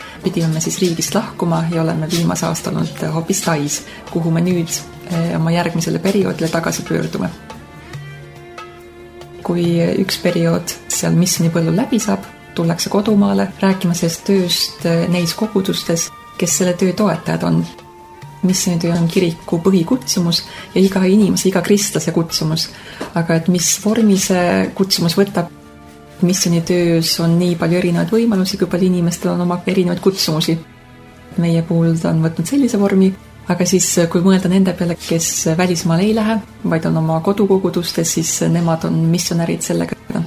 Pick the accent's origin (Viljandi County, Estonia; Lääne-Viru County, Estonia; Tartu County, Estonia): Lääne-Viru County, Estonia; Rakvere; mina olen pärit Eestist Rakverest